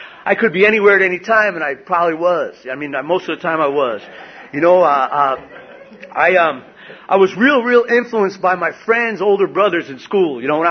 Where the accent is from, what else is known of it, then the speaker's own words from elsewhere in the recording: New York, United States; I grew up back in New York on the North Shore of Long Island, about 60 miles outside New York City, and it was a small town, you know.